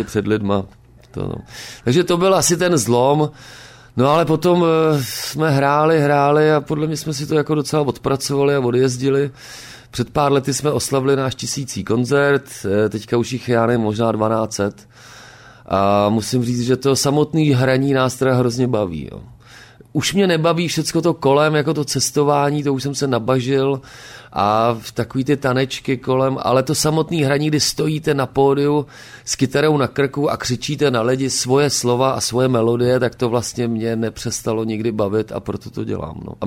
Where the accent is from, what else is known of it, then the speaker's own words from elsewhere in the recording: Jičín, Hradec Králové Region, Czechia; now in Prague, Czech Republic; Mám tam rodiče, příbuzenstvo. Koupil jsem tam i chalupu, kousek od Jičína. Takže ano, je to můj rodný kraj a vracím se tam